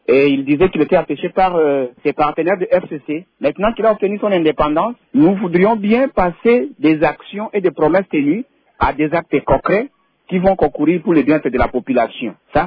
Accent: Mbali, Bas-Uélé, DR Congo; Je viens de Mbali à partir de Bazuélé, à chefferie de Baye.

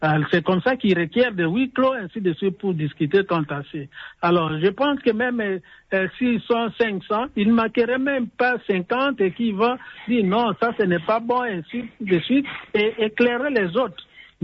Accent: DR Congo

